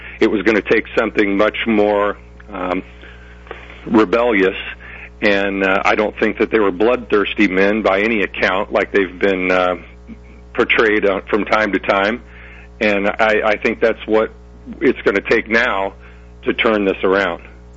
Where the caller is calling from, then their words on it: St. Charles, Illinois, United States; The St. Charles area, sir.